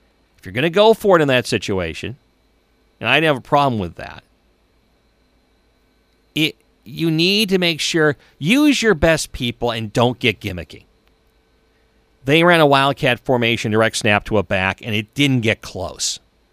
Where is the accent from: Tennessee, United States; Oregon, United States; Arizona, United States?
Oregon, United States; Eugene; I realize I grew up in Eugene.